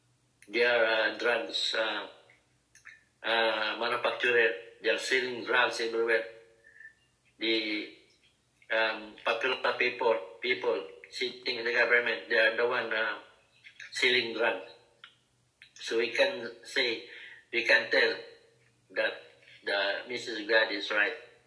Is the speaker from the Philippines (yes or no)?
yes; Philippines; English is a second language; I am a Filipino. I love being a Filipino